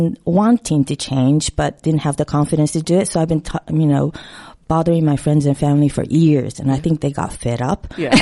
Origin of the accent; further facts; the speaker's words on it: Japan; moved away as an adult; now in London, United Kingdom; originally I'm from Japan.